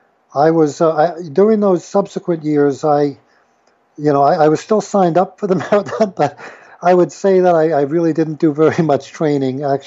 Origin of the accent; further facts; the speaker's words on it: New York City, New York, United States; I went around the reservoir because I grew up in Manhattan.